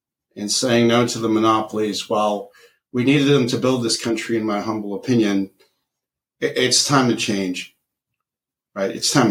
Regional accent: United States; I'm mixed. I'm Filipino-American. I love my Filipino roots, my American roots, but I'm building my own roots.

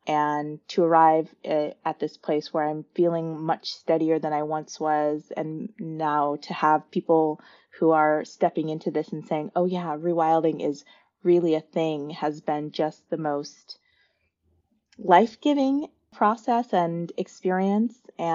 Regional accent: South Dakota, United States; also born or lived in Seattle / San Francisco Bay Area; So I grew up in the Midwest. Initially, South Dakota, very rural.

